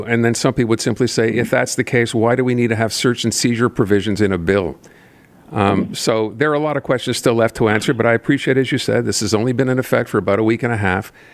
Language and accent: English; Quebec, Canada; I will tell you that as an Anglophone, as an English-speaking Quebecer